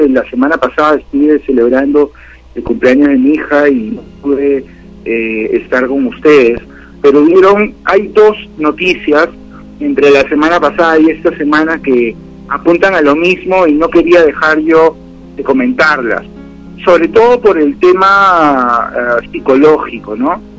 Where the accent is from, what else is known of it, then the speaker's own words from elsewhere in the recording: Peru; a mí como peruano